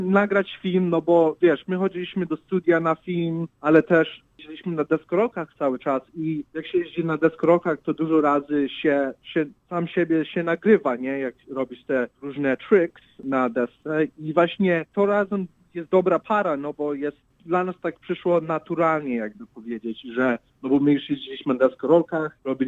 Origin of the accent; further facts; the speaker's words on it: Chicago, Illinois, United States; my jesteśmy z Chicago i my kręcimy filmy